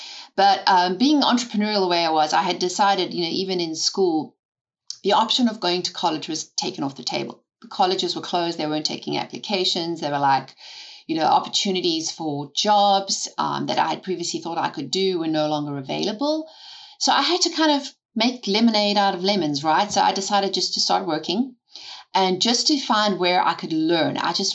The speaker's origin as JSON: {"language": "English", "country": "South Africa", "tie": "born or raised there", "said": "when I was born and raised in South Africa, it was a very interesting environment to grow up in."}